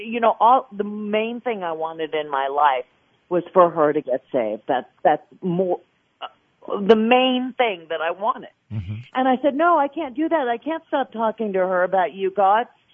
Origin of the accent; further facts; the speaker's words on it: Newport Beach, California, United States; I ended up moving back to Newport Beach where I was from